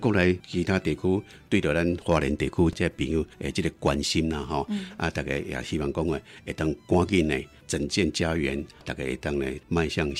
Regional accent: Taiwan; 也一直在学着说我们台湾人韧性真的很好

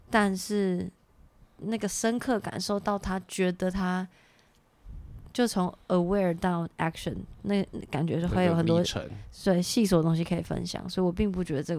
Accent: Taiwan; 有点像是我身为一个台湾人

